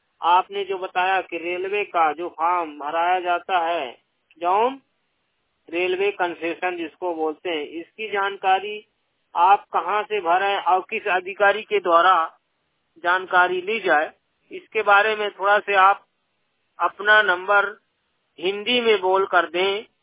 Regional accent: Umaria, Madhya Pradesh, India; मैं उमरिया से हूँ, तो मध्य प्रदेश के निवासी हैं।

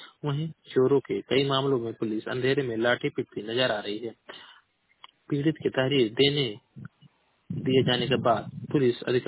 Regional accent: Maharajganj, Uttar Pradesh, India; मैं जिला महाराजगंज का निवासी हूँ।

